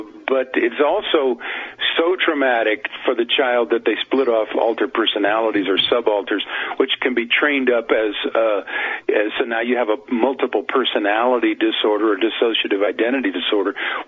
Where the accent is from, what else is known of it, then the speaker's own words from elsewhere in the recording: United States; I'm an American with civil liberties.